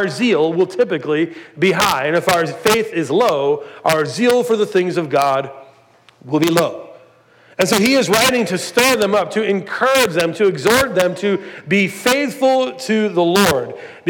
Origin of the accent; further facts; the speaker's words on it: Cleveland, Ohio, United States; and I was worried because we're in Springfield, and I'm from Cleveland. I had just moved for about 3 or 4 months from Cleveland about 4 months before, and I don't know anybody.